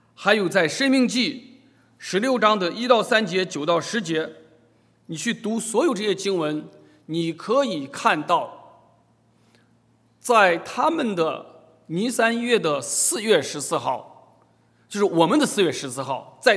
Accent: China; 我们中国人把10天叫一旬，对不对？

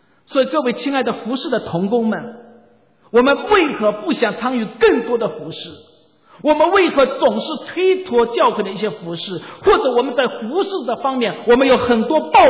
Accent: China; now in United States; 我是来自中国的一个传道人

